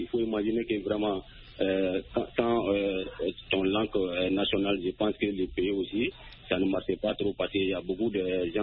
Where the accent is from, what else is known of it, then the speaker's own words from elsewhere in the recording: Soninkéni, Mali; Oui, effectivement, toujours dans mon village natal à Soninkéni.